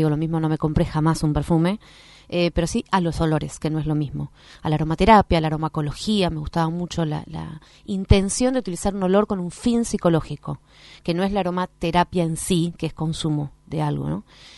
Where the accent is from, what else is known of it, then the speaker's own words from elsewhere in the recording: San Miguel de Tucumán, Tucumán, Argentina; accent: Tucumán; now in Bahía Blanca, Argentina; la fisioterapia quedó en Tucumán, yo soy de Tucumán.